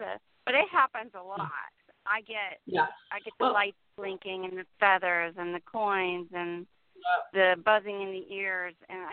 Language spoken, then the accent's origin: English; Pennsylvania, United States; Yeah, I grew up in Pennsylvania.